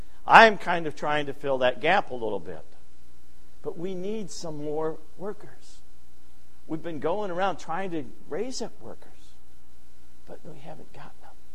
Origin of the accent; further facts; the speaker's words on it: Grand Rapids, Michigan, United States; I grew up in Grand Rapids, the holy city, you know.